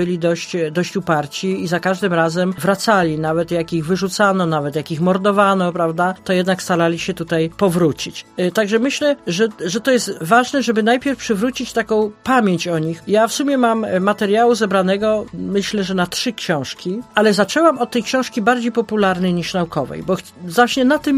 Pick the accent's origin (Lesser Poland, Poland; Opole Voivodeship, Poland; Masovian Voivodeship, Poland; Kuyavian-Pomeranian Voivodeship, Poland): Opole Voivodeship, Poland; Opole; Bo ja się wychowałam jeszcze w czasach, jestem Opolanką, prawda?